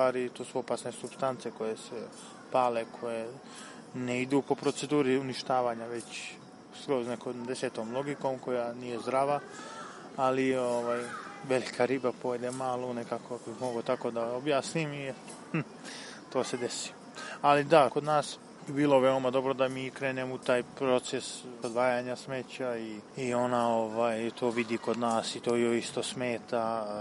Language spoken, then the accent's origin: Serbian; Zlatibor District, Serbia; Sa Zlatibora sam, pa smo gore obaj počeli to odvajanje smeća pre možda godinu i po dve